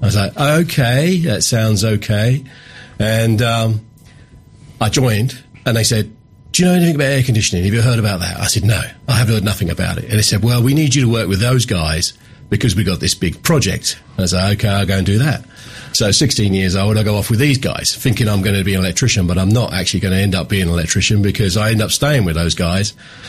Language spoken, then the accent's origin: English; Chatham, South East England, United Kingdom; born there; now in Strood, United Kingdom; I was born in Chatham.